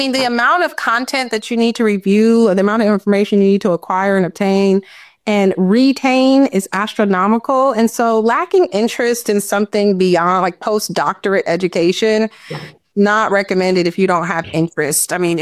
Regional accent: San Francisco, California, United States; I grew up in San Francisco in the Western Addition neighborhood, which now has a new name, but the area just above downtown, really beautiful area in San Francisco, born and raised.

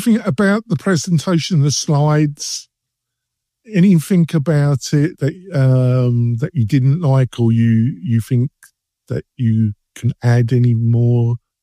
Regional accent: England, United Kingdom; I'm English, folks, so I'm bound to be

